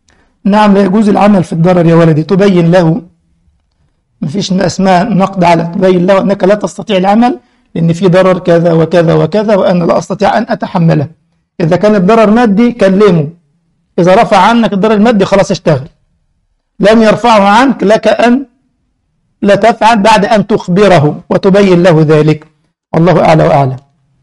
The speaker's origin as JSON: {"language": "Arabic", "country": "Egypt", "said": "وطبعا المملكه كلها على قراءه حفص زي عندنا في مصر"}